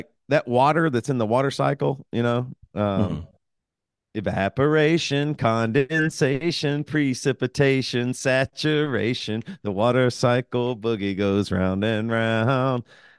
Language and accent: English; the South, United States; I eat grits because I'm from the South and I wouldn't have liked them if I wasn't from the South or something. I'm in America. Christianity was just pushed on me in the Southern Bible Belt.